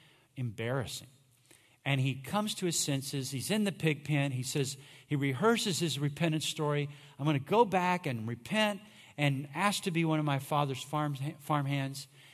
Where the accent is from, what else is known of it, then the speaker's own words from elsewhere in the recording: Austin, Texas, United States; I grew up in Ridgetop Baptist Church on 51st Street in Austin here, up until I was 10.